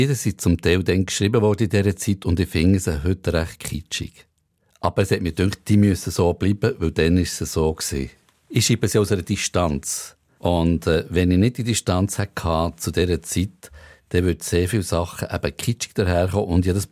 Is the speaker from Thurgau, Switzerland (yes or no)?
no; Bern, Switzerland; Statt in die Welt rausgehen, als Berner und Englisch singen